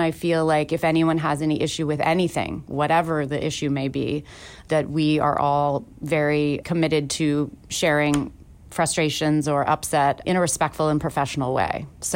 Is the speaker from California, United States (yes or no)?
yes; San Francisco, California, United States; You know, I grew up in San Francisco, so the first thing that came to mind is Fisherman's Wharf